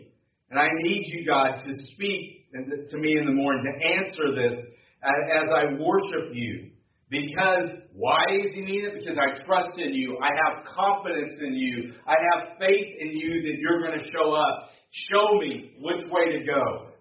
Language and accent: English; United States; I love that we're from America. I love that we have a can-do attitude and all these kind of things that I hope we don't lose.